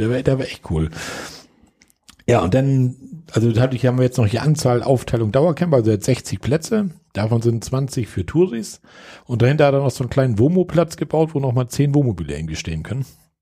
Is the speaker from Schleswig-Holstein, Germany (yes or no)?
yes; Schleswig-Holstein, Germany; So als Schleswig-Holsteiner.